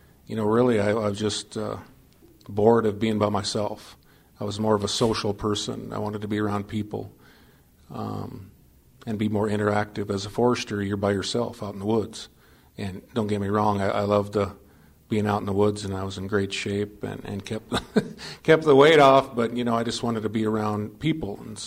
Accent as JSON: {"language": "English", "town": "Ronan", "region": "Montana", "country": "United States", "tie": "born or raised there", "also_born_or_lived": "Bozeman, United States", "said": "Well, I'm a Montanan, born in Bozeman, 1969, when both my parents were going to college at the Montana State University. We finally settled in Ronan in 1980"}